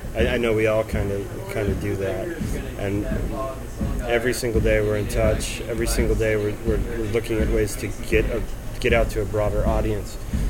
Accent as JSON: {"language": "English", "region": "Utah", "country": "United States", "said": "I'm from Utah, so"}